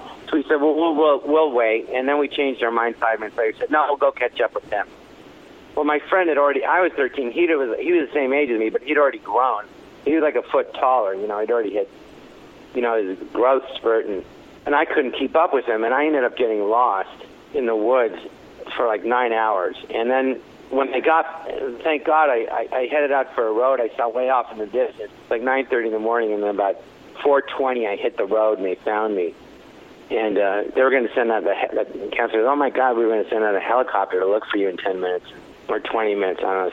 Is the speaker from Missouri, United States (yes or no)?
no; Los Angeles, California, United States; I grew up in Los Angeles, and when my dad sent me to this summer camp